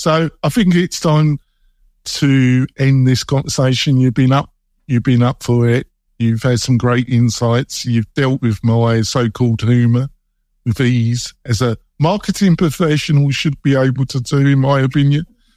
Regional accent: England, United Kingdom; obviously I'm English. Come on, England, you can win European on Sunday.

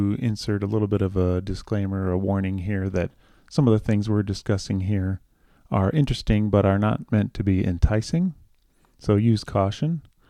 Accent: Japan; It's reminiscent to, for me, of growing up in Japan.

